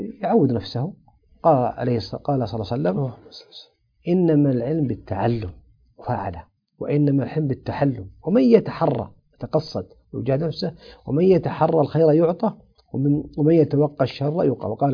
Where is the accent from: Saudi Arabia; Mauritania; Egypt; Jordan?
Saudi Arabia; يعني الأقاليم عندنا في الشمال لهم أقاليم لهم عادات، في الجنوب لهم عادات، في الشرق لهم عادات، في الحجاز عادات، في بلد خارج المملكة لهم عادات